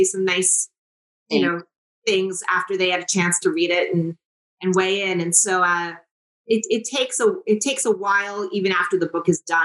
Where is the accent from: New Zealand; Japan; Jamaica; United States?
Jamaica; And for me, I have dual citizenship. I'm Jamaican